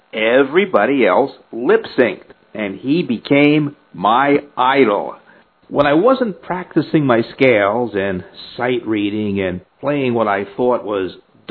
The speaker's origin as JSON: {"language": "English", "town": "Teaneck", "region": "New Jersey", "country": "United States", "tie": "born or raised there", "moved": "as an adult", "lives_now": "Pennsylvania, United States", "said": "I was born in Jersey City, New Jersey. But I grew up in Teaneck, New Jersey. Yep, a Jersey boy. In 1975, I moved to Pennsylvania"}